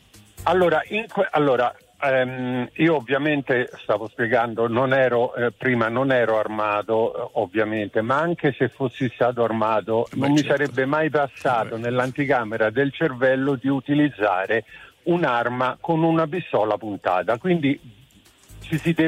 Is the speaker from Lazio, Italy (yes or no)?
yes; Rome, Lazio, Italy; Buongiorno, allora sono di Roma